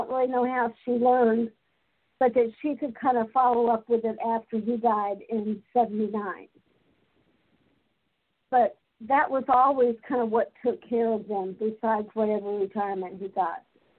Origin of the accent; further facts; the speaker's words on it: Orlando, Florida, United States; my first job opportunity, since I was from the Orlando area, was Walt Disney World opened up in October 71.